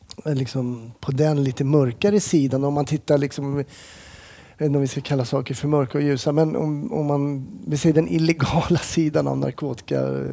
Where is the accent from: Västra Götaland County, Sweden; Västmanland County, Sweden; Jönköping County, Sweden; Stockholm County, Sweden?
Stockholm County, Sweden; Kärrtorp; jag är uppvuxen i Kärrtorp.